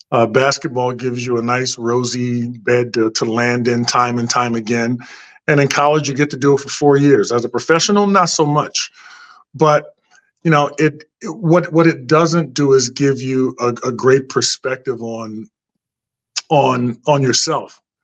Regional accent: New Jersey, United States; And, you know, growing up in South Jersey, we were, you know, always traveling up to Philadelphia to play in the Sunny Hill League.

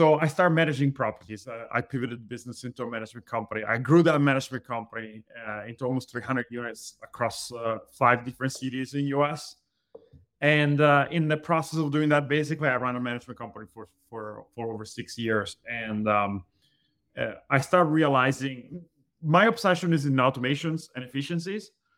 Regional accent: Italy; moved away; Well, I was born and raised in Italy. I moved here about 14 years ago now.

